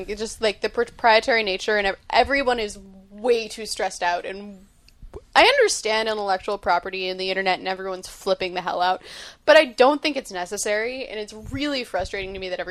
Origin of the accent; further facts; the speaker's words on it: San Rafael, California, United States; I grew up in San Rafael.